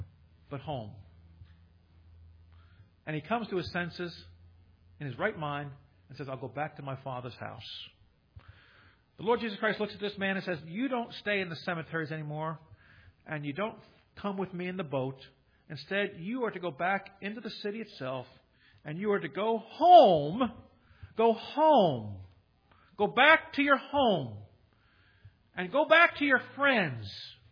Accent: Kearney, Nebraska, United States; They say, where'd you grow up? In Kearney? You're pastoring? In your hometown? I'm like, yeah.

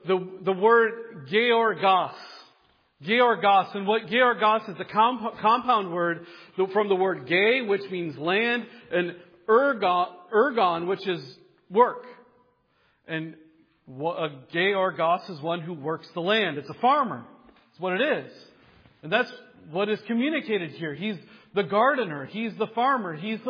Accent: Iowa, United States; moved away as an adult; I grew up in Iowa where you can take a shovel and you can jab it into the ground and it's probably not going to be a problem. I moved up to New England, to New Hampshire in 2007

